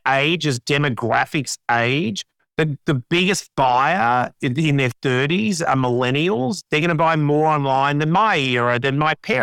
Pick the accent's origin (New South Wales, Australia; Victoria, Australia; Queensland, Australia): New South Wales, Australia; Sydney; I grew up in Sydney. I grew up in Cherry Brook, so a suburb.